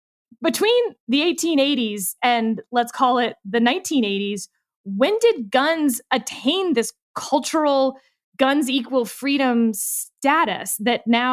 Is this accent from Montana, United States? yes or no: no; Texas, United States; I grew up in Fort Bend County, Texas, before other people lived there. It was a very rural part of East Texas. Lived on the end of a mile-long dirt road.